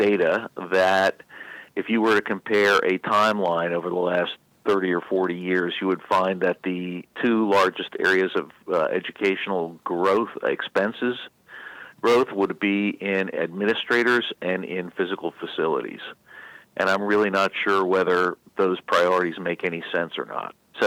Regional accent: New York, United States; I would say that is a very nice building in comparison to where any place I went to public school or I grew up on Long Island.

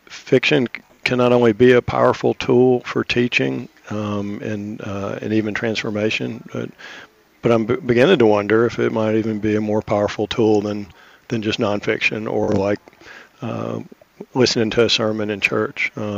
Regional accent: Charlotte, North Carolina, United States; Yeah, I grew up in the South in Charlotte, North Carolina, a Jewish family, Reformed Jewish

